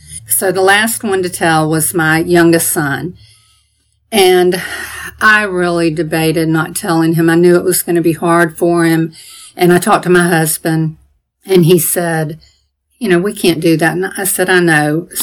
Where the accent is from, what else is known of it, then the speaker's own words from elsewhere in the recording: Savannah, Georgia, United States; I'm from Savannah, Georgia, and I'm 67 years old.